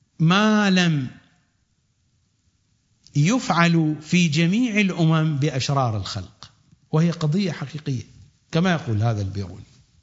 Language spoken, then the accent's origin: Arabic; Iraq; وحتى عندنا في العراق في بعض المناطق